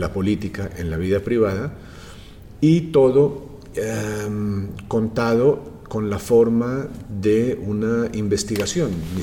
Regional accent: Colombia; poco el pasado de Colombia, en este caso el pasado de la Segunda Guerra Mundial, tal como se vivió en mi país.

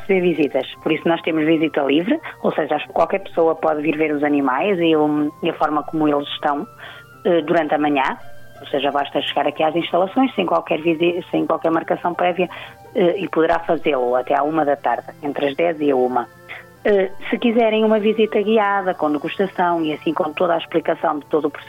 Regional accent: Melgaço, Viana do Castelo, Portugal; eu sou natural de Melgaço, eu e o meu marido, por isso, sem dúvida, o regressar a casa para nós era importante

